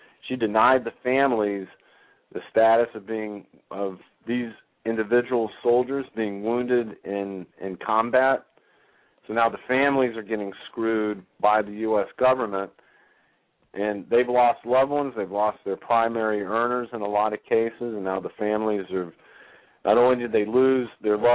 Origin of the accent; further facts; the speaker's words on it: United States; And I find that offensive and embarrassing as an American that our government would